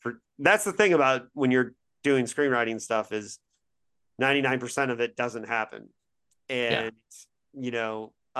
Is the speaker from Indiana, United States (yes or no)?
yes; Indiana, United States; I'm from Indiana, so deal with it. That's the home of basketball basically.